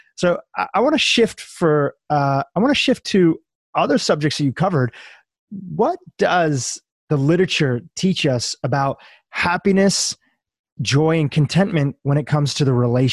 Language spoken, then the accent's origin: English; India; my background is I'm from India.